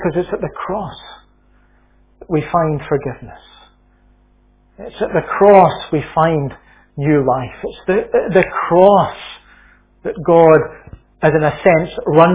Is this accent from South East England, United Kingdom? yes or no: no; Scotland, United Kingdom; where I grew up in Lanarkshire, we lived not very far from the Clyde Valley.